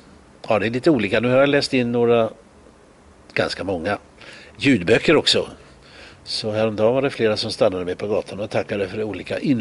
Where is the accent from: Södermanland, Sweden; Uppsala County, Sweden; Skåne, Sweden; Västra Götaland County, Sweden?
Västra Götaland County, Sweden; Borås; Borås är min hemstad